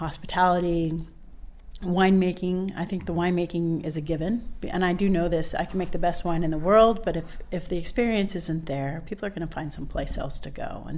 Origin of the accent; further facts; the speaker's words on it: Santa Rosa, California, United States; also born or lived in Italy; Like I said, I'm a local girl born and raised in Santa Rosa, and had gone to Davis, have a biochemistry degree, loved it, moved to Italy for a couple years.